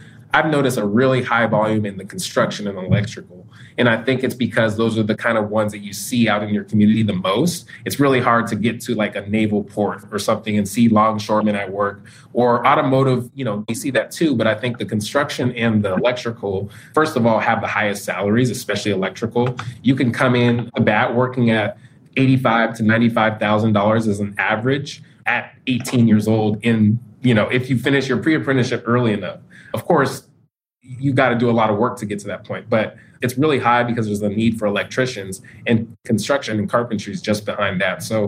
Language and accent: English; Federal Way, Washington, United States; Just last week in my hometown of Federal Way, outside of the Kaiser, one of our larger hospitals building